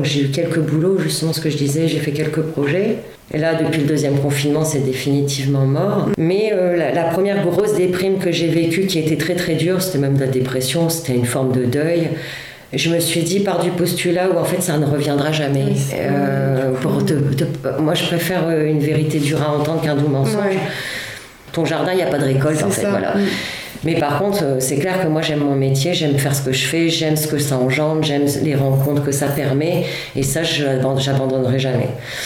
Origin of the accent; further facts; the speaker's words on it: Hauts-de-France, France; j'ai pensé à un moment retourner dans ma région natale, qui est le nord de la France